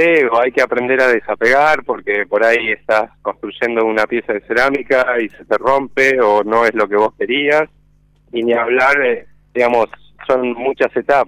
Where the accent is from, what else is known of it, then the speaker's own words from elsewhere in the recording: El Bolsón, Río Negro, Argentina; yo que soy de Bolsón